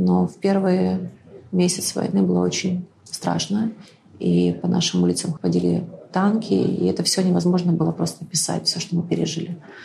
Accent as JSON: {"language": "Russian", "town": "Irpin", "region": "Kyiv Oblast", "country": "Ukraine", "tie": "born there", "said": "помогать моему родному городу, в котором я родилась, городу Ирпень."}